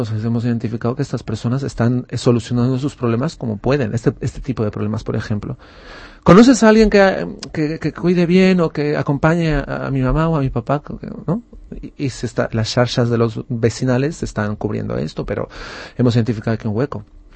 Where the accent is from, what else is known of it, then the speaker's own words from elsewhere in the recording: Bolivia; moved away as an adult; yo cuando vine aquí a estudiar, hice un máster, yo soy de Bolivia, por cierto